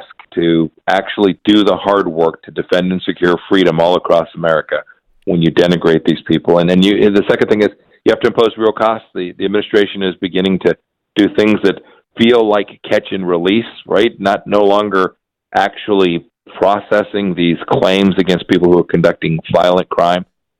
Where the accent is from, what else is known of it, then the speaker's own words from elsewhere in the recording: Kansas, United States; I was in my home state of Kansas now just a few weeks back talking to some of the senior police officers.